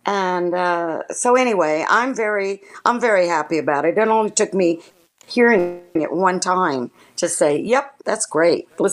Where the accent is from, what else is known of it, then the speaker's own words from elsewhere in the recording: California, United States; also born or lived in Houston; Even though I was born in Houston, I was, of course, raised in Southern California.